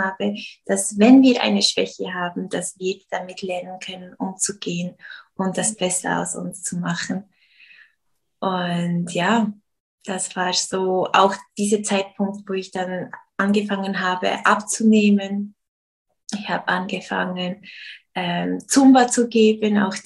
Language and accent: German; Switzerland; also born or lived in Brazil / United States; ich bin in Brasilien geboren, dann kam ich in die Schweiz, aber wir sind viel rumgezogen. Ich musste mich sehr oft anpassen, verschiedene Klassen, verschiedene Menschen, Kulturen. Lebte ein Jahr auch noch in Amerika und dann kam ich zurück.